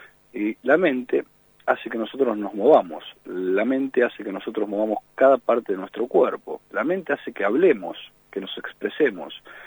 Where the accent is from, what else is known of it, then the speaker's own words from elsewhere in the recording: Argentina; somos hermanos los argentinos, somos todos familia porque somos argentinos